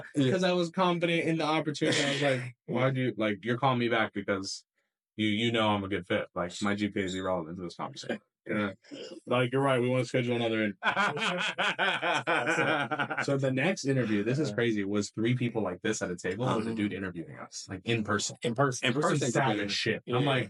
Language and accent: English; Lebanon; I'm from Lebanon in the Middle East.